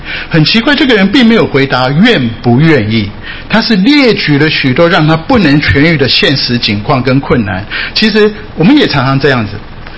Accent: Japan; 因为很多人知道我在日本长大，所以对日本蛮熟悉。

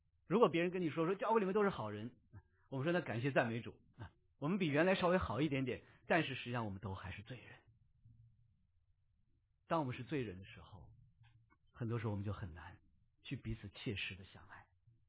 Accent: China; 我是因为生在新中国，长在红旗下啊

